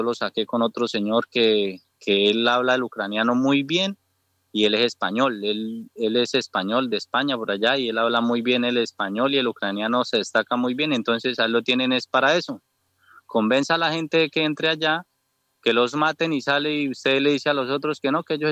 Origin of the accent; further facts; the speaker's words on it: Colombia; y nosotros caemos, siendo colombianos, nos damos entre colombianos.